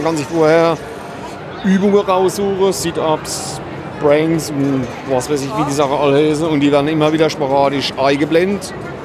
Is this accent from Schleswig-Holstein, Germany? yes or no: no; Landau, Rhineland-Palatinate, Germany; born there; gebürtiger Landauer, wohne jetzt im Gottraumstehen.